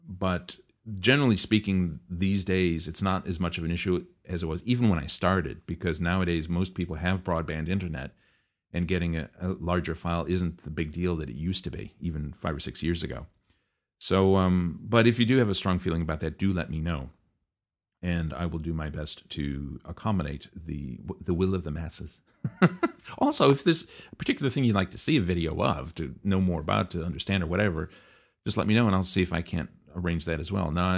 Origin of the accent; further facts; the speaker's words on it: New Zealand; I cannot have a Google Voice number as a New Zealander.